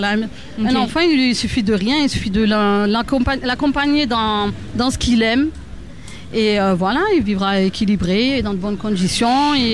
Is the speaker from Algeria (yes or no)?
no; Marseille, Provence-Alpes-Côte d'Azur, France; Ben, je suis née à la Belle de Mai, j'ai grandi à la Belle de Mai.